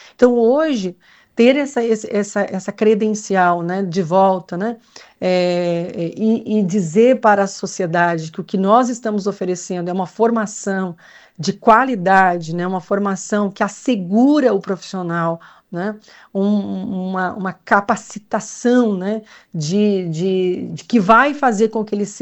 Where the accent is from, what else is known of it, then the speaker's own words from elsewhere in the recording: South Region, Brazil; que bom que nós somos do Sul, que bom que nós estamos aqui nesta região